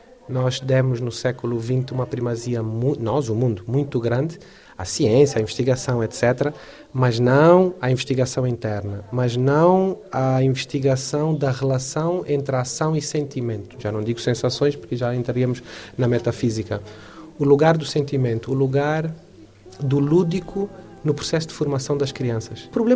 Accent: Angola; eu sou de Angola

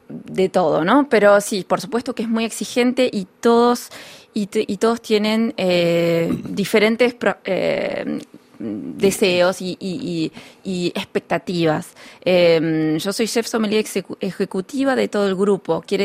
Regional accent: Argentina; Partiendo de un país como Argentina

